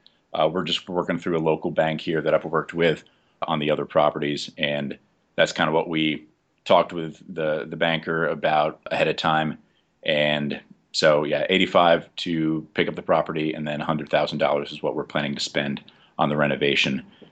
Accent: Jersey City, New Jersey, United States; now in New Mexico, United States; I'm from Jersey City, New Jersey. Just like Joe was saying, I've been living out in New Mexico for the last 5 years

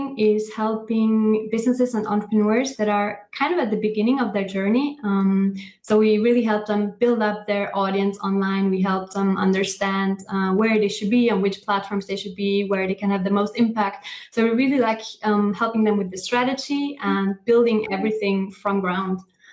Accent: Austria; Yes, we grew up in Austria.

